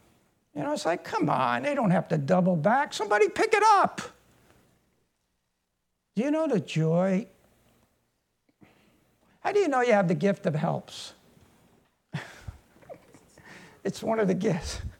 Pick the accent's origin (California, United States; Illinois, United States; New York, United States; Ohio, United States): New York, United States; Brooklyn; And he's from Mexico City, you know. I'm from Brooklyn. See how God can put two people from different backgrounds, different cultures.